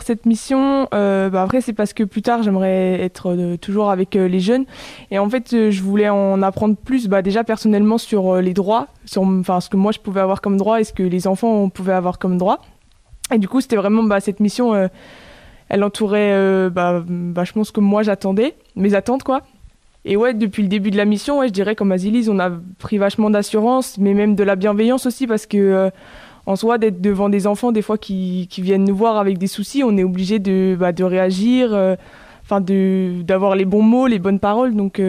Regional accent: Château-Gontier, Pays de la Loire, France; du coup j'ai 19 ans et je viens de Château-Gontier.

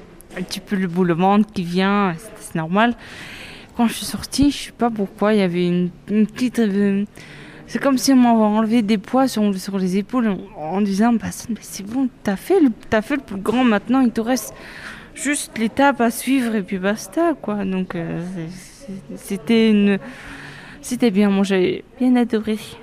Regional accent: Mongolia; now in France; Je viens pas de France, je viens de Mongolie. Ça fait 4 ans et demi que je suis ici.

